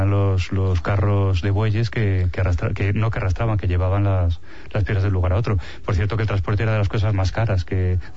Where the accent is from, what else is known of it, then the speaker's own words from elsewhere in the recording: Madrid, Community of Madrid, Spain; y que conste que soy madrileño y me entusiasma Barcelona como ciudad